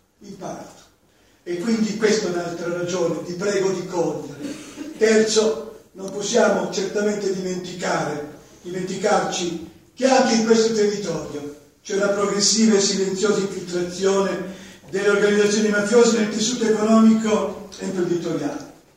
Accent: Veneto, Italy; Io sono un Veneto e non devo spiegare perché mi è cara questa terra. Perché dalla regione dove sono nato io

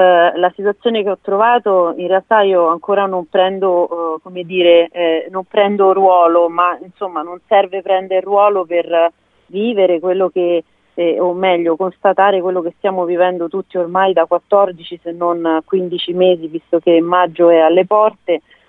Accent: Latina, Lazio, Italy; born there; Io sono nata a Latina e è una terra che amo in una maniera incredibile

